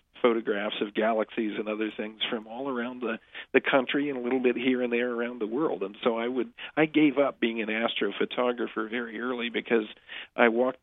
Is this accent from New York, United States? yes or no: no; Oxford, Ohio, United States; I do, yeah. I grew up in Oxford, where my father is an emeritus professor, now long retired, of chemistry at Miami.